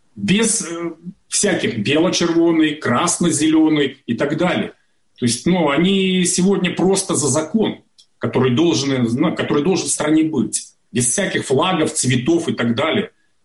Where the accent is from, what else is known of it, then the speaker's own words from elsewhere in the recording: Belarus; Но я хочу, чтобы и сам я, и все белорусы, чтобы мы не теряли свое мужество